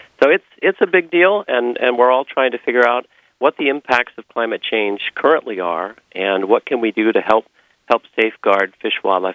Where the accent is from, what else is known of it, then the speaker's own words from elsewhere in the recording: Twin Cities, Minnesota, United States; I'm a Minnesota boy. I grew up in the Twin Cities and worked on the Gunflint Trail